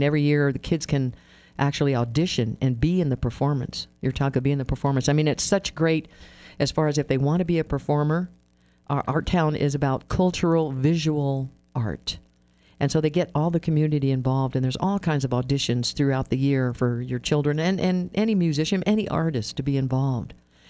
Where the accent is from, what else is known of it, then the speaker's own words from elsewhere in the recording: Los Angeles, California, United States; now in Reno, United States; I came from Los Angeles. I thought, what in the heck?